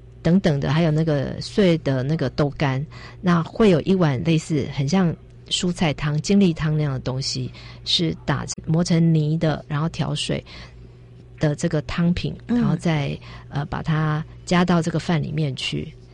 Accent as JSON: {"language": "Chinese", "country": "Taiwan", "said": "也就是我们台湾人来说的话比较适口的一个味道"}